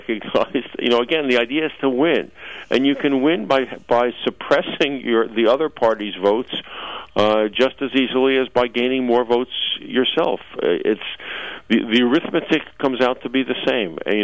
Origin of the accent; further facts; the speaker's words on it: New Jersey, United States; And I grew up in New Jersey, so I imbibed this as a child.